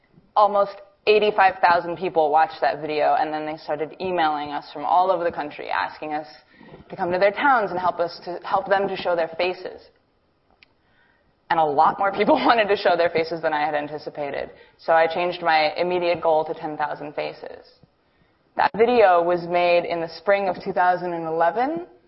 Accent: New York City, New York, United States; I'm an artist born and raised in New York City.

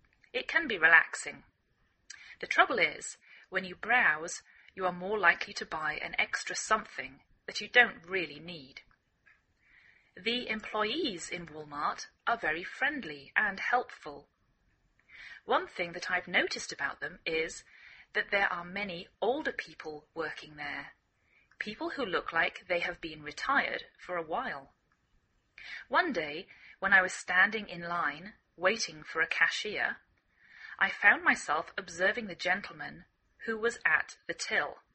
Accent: England, United Kingdom; I'm English.

